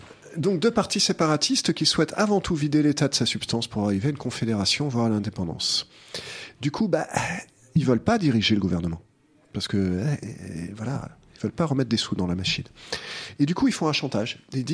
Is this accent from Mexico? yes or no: no; France; c'est un point de vue français, mais bon, je suis français.